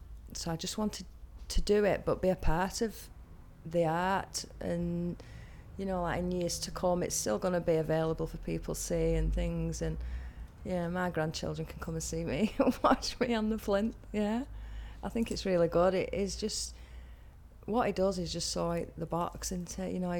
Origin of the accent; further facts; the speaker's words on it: Wigan, North West England, United Kingdom; I'm 40 and I'm from Wigan.